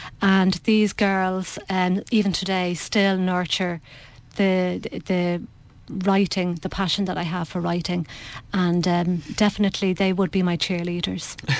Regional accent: Finglas, Leinster, Ireland; So we were raised in Finglas

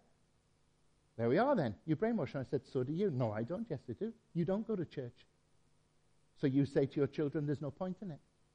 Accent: United Kingdom; because we're British, we're not going to get rid of that, are we?

